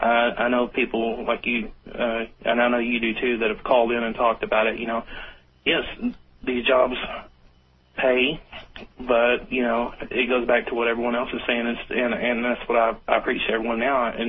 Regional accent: Texas, United States; now in Oklahoma, United States; I'm originally from Texas, but Oklahoma's been home for the past I don't know 18 years.

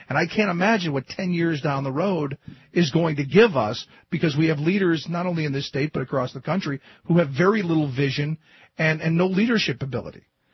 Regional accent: Ohio, United States; I look at my home state of Ohio

